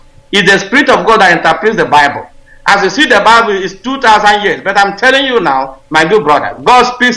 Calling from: Northern Ireland, United Kingdom; I'm calling from Northern Ireland.

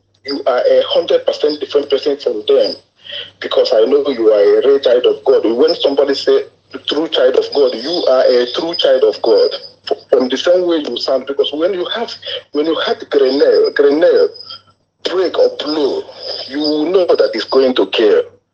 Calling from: Jakarta, Indonesia; I'm calling from Indonesia, Jakarta, Indonesia.

